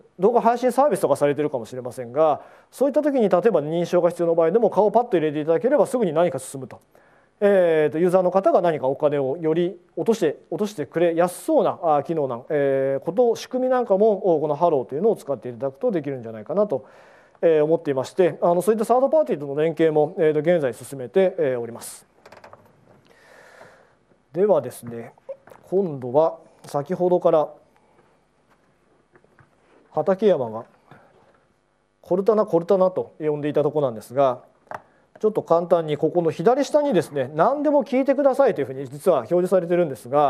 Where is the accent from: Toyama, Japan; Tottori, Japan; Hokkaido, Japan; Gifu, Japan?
Gifu, Japan; accent: Gifu dialect; ちなみに僕は岐阜弁で、指南をしてますので